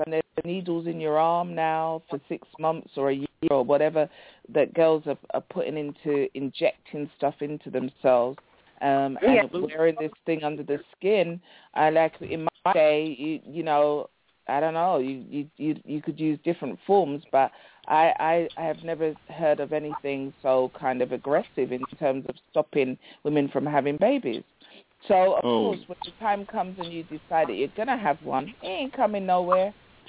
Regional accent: United Kingdom; I'm not actually English. I'm British, guys.

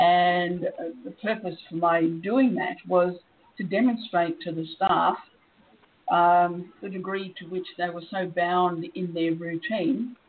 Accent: Australia; also born or lived in New Zealand; I am Australian, but I lived in New Zealand for 17 years.

